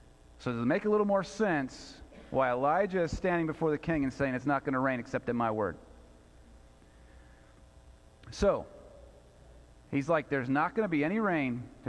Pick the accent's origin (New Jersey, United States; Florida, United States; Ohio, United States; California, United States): California, United States; Chico; from Chico, California, and I'm here with a message for the president.